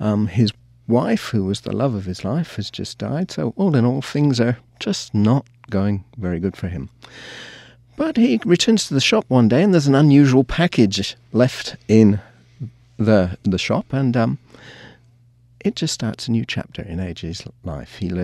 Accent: Australia; now in United States; I'm from Australia. So we were living in North Carolina.

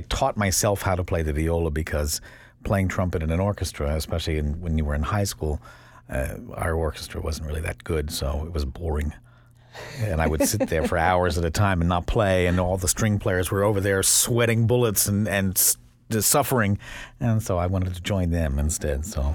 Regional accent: Bridgeton, New Jersey, United States; growing up in Bridgeton, New Jersey, I played in the junior high school band

